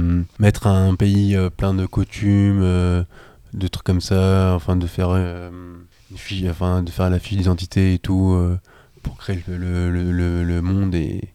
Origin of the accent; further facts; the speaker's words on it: Romania; Et la Roumanie, c'est parce que je suis roumain de base, donc c'est pour ça.